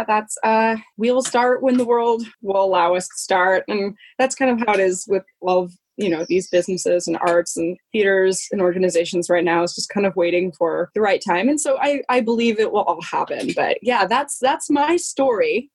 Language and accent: English; Colorado, United States; I'm originally from Colorado, like you just mentioned.